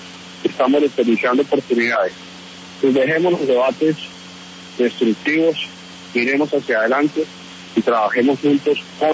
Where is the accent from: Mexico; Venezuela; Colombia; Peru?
Colombia; nosotros como colombianos tenemos que entrar en una etapa